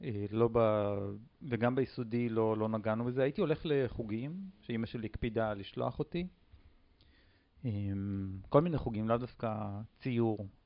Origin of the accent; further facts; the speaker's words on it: Ashdod, Southern District, Israel; לפני כמה שנים טובות, הגעתי מאשדוד. שם גדלתי.